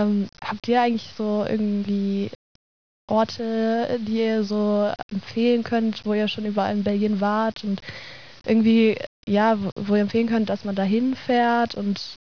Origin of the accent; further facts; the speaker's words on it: Berlin, Germany; Ich komme ja auch aus Berlin und Berlin ist auch sehr groß